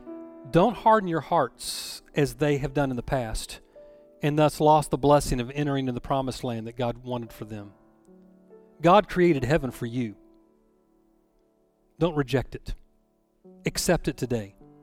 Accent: Oklahoma, United States; Now, I grew up in Southwest Oklahoma

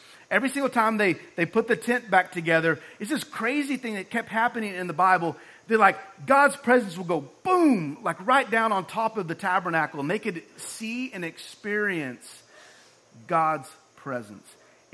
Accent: Oklahoma, United States; I mean, we're from Oklahoma, so it's probably a tornado, you know what I'm saying?

